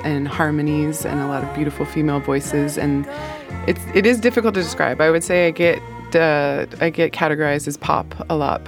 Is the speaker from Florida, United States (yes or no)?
no; Los Angeles, California, United States; I grew up in Los Angeles in the public school system